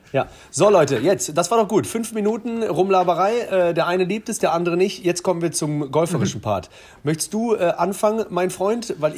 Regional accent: Cologne, North Rhine-Westphalia, Germany; Und das fühlt sich ja als Kölner

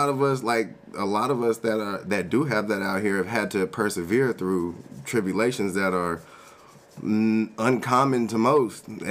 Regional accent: California, United States; I mean, I come from the Bay.

